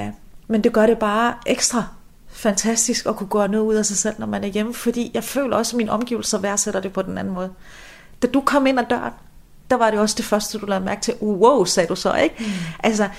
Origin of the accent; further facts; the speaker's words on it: Region of Southern Denmark, Denmark; jeg er dansker, jeg er sønderjyd, jeg har arabiske aner, palæstinenser oprindelse. Jeg er bare mig. Nu bor jeg jo i Midtjylland